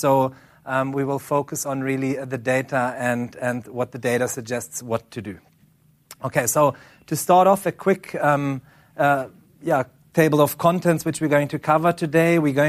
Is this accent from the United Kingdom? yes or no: no; Germany; accent: German; English is a second language; I just want to start by saying sorry for my German accent.